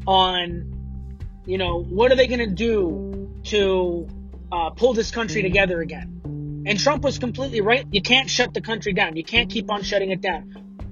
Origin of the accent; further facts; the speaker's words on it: Pennsylvania, United States; from Pennsylvania, 30 years old. I'm a Marine Corps veteran.